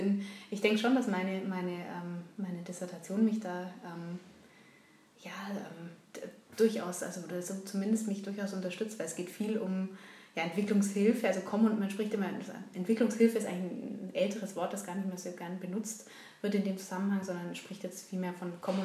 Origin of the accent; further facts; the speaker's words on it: Kerala, India; Ich komme aus der Region, in der ich auch meine Feldforschung dann gemacht habe